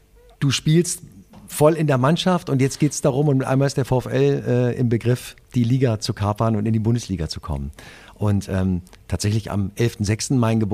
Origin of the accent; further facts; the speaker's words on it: Wolfsburg, Lower Saxony, Germany; Ich bin gebürtiger Wolfsburger, also ich kenne das mein Leben lang nicht anders und stehe da natürlich zu.